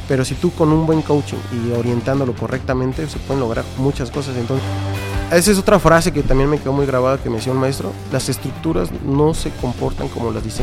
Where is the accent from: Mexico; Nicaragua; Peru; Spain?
Mexico; Mexico City; now in Monterrey, Mexico; Es correcto, somos de Ciudad de México.